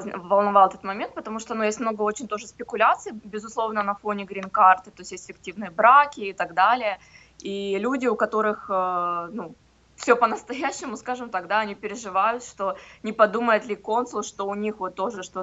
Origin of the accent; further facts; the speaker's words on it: Ukraine; мы родились в Украине, мы прожили в Украине, ну, если вот да, про страну, да, говорить, то есть было украинское гражданство